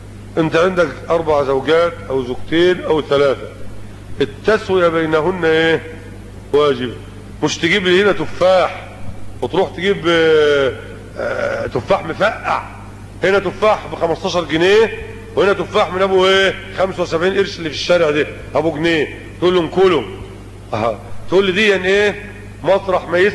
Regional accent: Egypt; فان النسوة عندنا في مصر بل وفي غير مصر

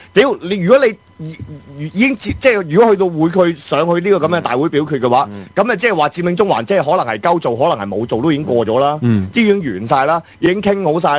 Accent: Hong Kong; 我哋香港人喺呢個咁樣嘅運動入邊扮演咗好重要的角色

